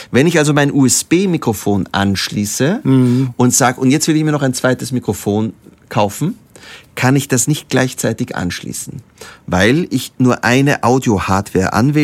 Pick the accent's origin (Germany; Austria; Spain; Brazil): Austria; weil ich bin Österreicher und die Firma